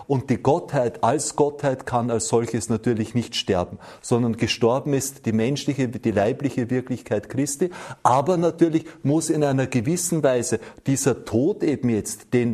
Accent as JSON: {"language": "German", "country": "Austria", "said": "Bei uns in Österreich und ich glaube auch im bayerischen Raum gibt es diesen Brauch des heiligen Grabes"}